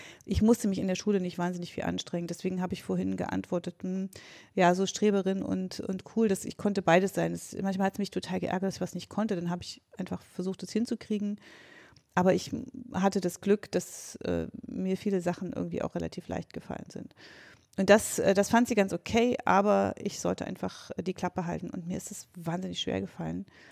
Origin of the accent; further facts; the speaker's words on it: Gotha, Thuringia, Germany; ich bin nicht auf dem Dorf aufgewachsen, sondern in einer Stadt. Das mag von Köln oder Berlin aussehen wie ein Dorf, es ist aber Gotha, hatte damals 60.000 Einwohner